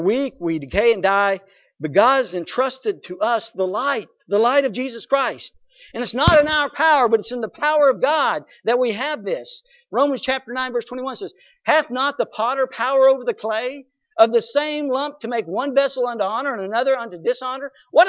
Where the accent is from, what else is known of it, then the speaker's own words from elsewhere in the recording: United States; but I'm an American, and I was born in this country, and I was born to certain parents.